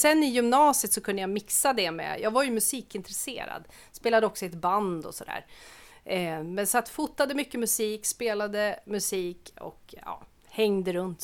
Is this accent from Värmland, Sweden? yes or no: yes; Värmland, Sweden; Jag åkte faktiskt tillbaka till Värmland och fotade väldigt mycket på gårdarna där jag växte upp.